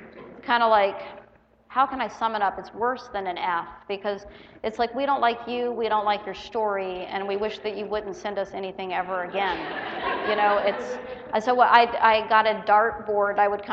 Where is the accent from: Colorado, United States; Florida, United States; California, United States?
Florida, United States; moved away as an adult; now in Minnesota, United States; I grew up in Florida, and I moved to Minnesota when I was 30 years old